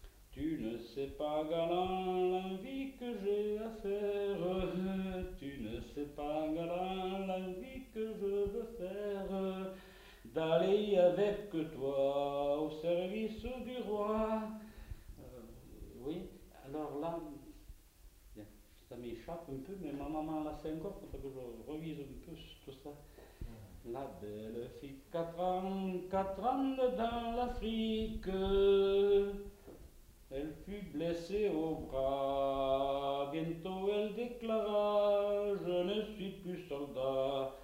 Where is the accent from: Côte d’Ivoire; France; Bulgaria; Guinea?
France; Nouvelle-Aquitaine; accent: Limousin patois; Enfin, je chante dans mon patois limousin